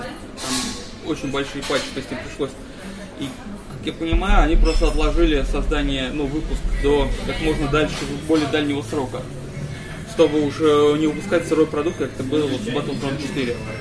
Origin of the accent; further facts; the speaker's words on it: Moscow, Russia; я-то как москвич всегда рад тому, что в Москве что-то проводится